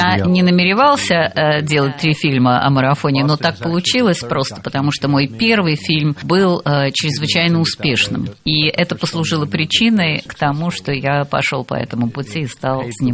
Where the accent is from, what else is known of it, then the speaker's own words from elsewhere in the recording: Los Angeles, California, United States; Я сам родом из Лос-Анджелеса